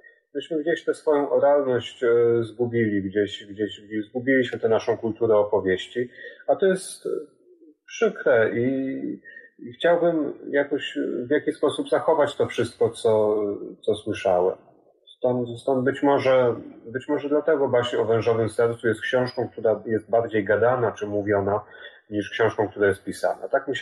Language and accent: Polish; Dębica, Subcarpathian Voivodeship, Poland; Dębica, moje rodzinne miasteczko, znajduje się bardzo blisko Smatrzowej